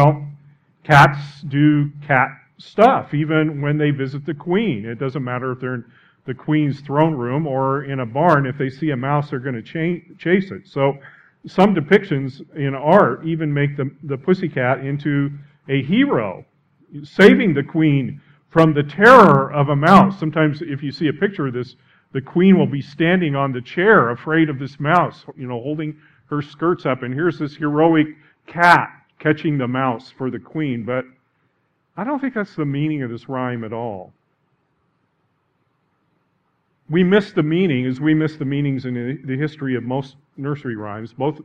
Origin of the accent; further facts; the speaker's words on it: Idaho, United States; I guess I grew up in Idaho. It was big in Idaho.